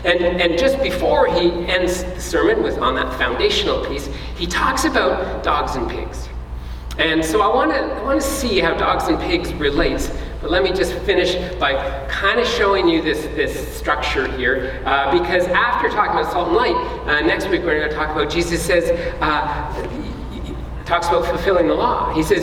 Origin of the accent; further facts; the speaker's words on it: Ontario, Canada; But I grew up in Ontario, and in my school days